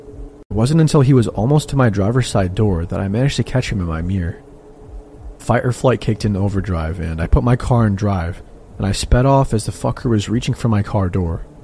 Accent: California, United States; moved away as an adult; I was 22 years old, and I was leaving my home state of California to head east for my corrections job.

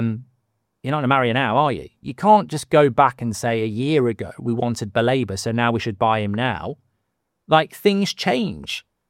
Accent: Australia; I'm from Australia.

